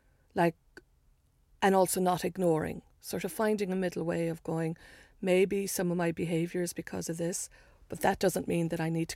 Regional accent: Ireland; I think it's becoming clearer that we, you know, I made a joke about how we know our history too much. But also there's stuff we don't know and we won't look at. And in Ireland, so much is beginning to get uncovered.

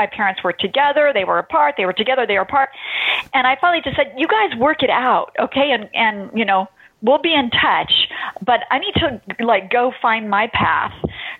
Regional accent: Palos Verdes, California, United States; moved away; also born or lived in Greenwich, Connecticut; I grew up in Palos Verdes, California, but then when we transferred and we went to Greenwich, Connecticut

